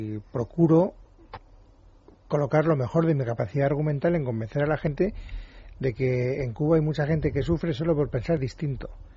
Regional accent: Spain; en mi país, en España

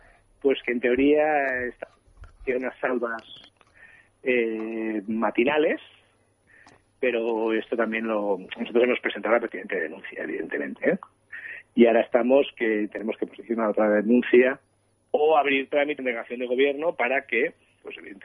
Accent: Catalonia, Spain; yo soy catalán, soy nacido en Cataluña … o sea, más catalán que … pocos hay.

